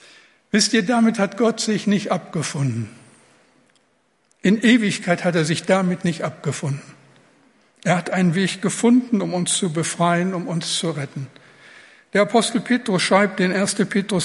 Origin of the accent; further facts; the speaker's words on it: Rhineland, Germany; Im rheinischen Karneval, ich komme ja aus dem Rheinland, da singen sie, ….